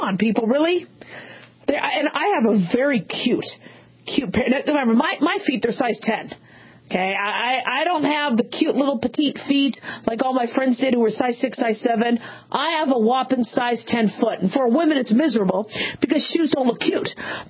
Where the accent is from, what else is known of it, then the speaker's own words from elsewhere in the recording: Phoenix, Arizona, United States; You know, I grew up in Phoenix, and, you know, teachers in the carpool line, they actually have to wear tennis shoes